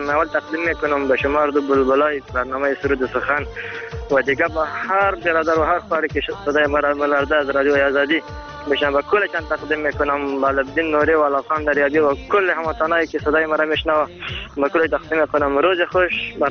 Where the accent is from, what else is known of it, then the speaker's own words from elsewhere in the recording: Mazar-i-Sharif, Balkh, Afghanistan; گفتم که ما از مزار هستم